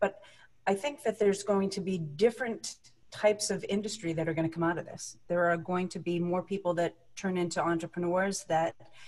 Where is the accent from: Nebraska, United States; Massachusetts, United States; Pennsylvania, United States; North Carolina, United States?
Massachusetts, United States; I'm from Massachusetts.